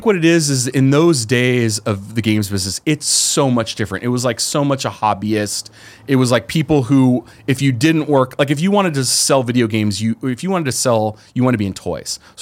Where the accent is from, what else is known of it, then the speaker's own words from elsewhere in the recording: San Jose, California, United States; because I'm from the Bay Area. So I grew up in San Jose.